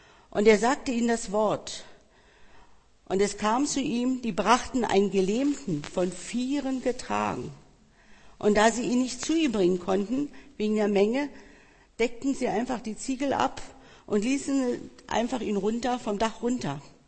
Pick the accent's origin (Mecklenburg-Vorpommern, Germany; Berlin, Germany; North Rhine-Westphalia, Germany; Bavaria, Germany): Berlin, Germany; Wir als Berliner